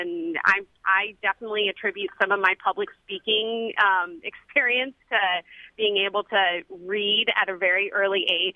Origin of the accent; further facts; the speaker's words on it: Lake Tahoe, United States; I grew up in Lake Tahoe, and so we had ample opportunity to camp around a short distance away from our house